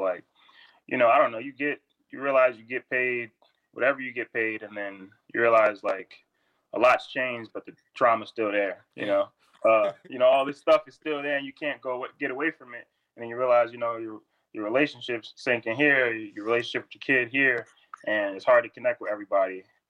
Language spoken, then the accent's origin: English; Laval, Quebec, Canada; Yeah, I was born in Quebec City. I was born in Quebec City. And then I think about a year in or so, maybe a year and a half in or so, my mom moved us to Laval.